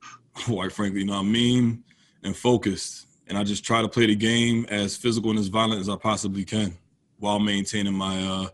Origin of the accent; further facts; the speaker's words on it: Blackwood, New Jersey, United States; Where I grew up is right outside of Philadelphia. So that Philadelphia area is definitely Philly's a sports town all the way.